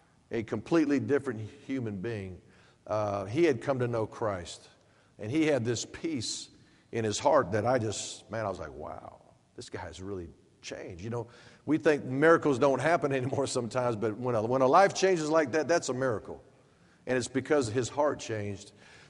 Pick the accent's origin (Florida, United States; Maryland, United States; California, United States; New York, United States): Florida, United States; Boca Raton; was my nickname because I was from Boca Raton, Florida